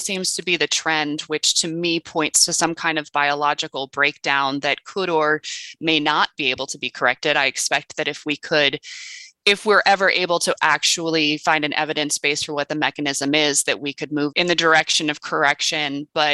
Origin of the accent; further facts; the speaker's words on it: Boulder, Colorado, United States; now in New York State, United States; I've bounced around a lot, but I have been settled in the Finger Lakes region of New York State, which is basically northwest area of New York State for well over a decade now. Grew up in Boulder, Colo